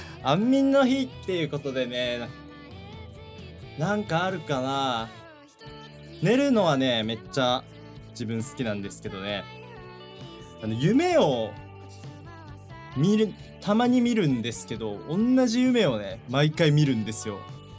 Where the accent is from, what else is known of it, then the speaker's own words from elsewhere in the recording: Miyazaki, Japan; 地元宮崎なんですけど、その宮崎の河川敷を走ってて